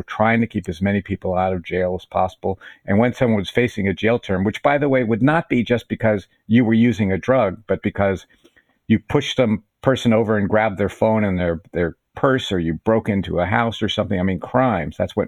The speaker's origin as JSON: {"language": "English", "region": "West Virginia", "country": "United States", "said": "I'm a kid from West Virginia. I never expected to be here."}